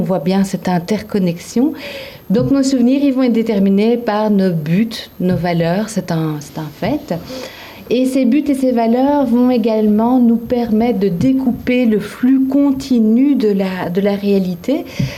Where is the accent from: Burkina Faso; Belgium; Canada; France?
Belgium; Je viens de Belgique aussi, comme Noël.